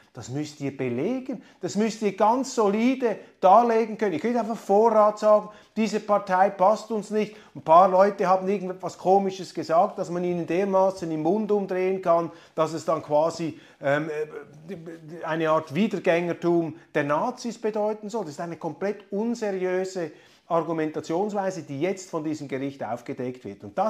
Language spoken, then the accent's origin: German; Switzerland; Das klingt jetzt etwas überheblich, wenn man das als Schweizer um 25% Deutscher sagt